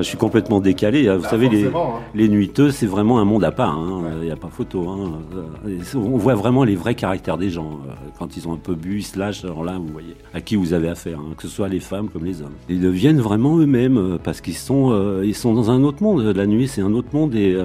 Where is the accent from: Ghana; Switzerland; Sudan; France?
France; Paris, Île-de-France; Je suis parisien du 18e, la butte Montmartre, les Abbesses